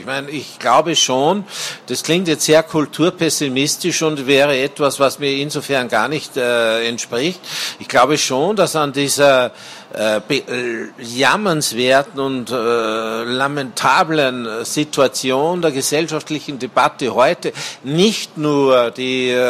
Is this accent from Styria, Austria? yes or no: no; Salzburg, Austria; ich komme ja aus Salzburg